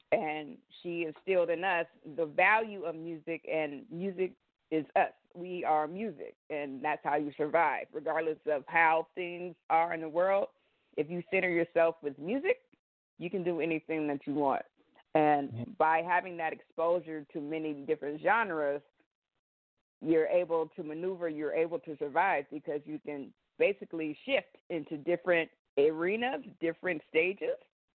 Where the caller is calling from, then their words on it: Portland, Oregon, United States; I am calling from Portland, Oregon.